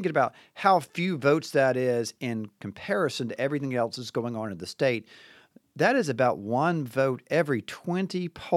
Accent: Florence, United States; Well, I'm from Florence originally, and got my first job working at Wendy's Hamburgers there in Florence.

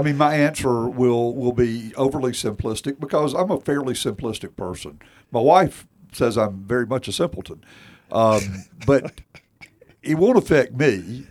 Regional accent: United States; Well, I will say, as an American

